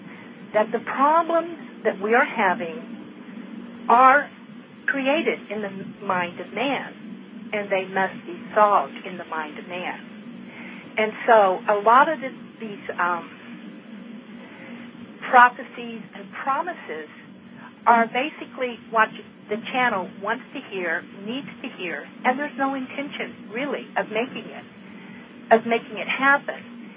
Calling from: Montana, United States; I'm calling from Montana.

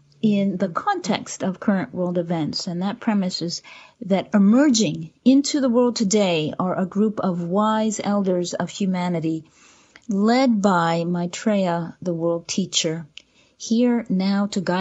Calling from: Seattle, Washington, United States; I'm podcasting from Seattle, Washington.

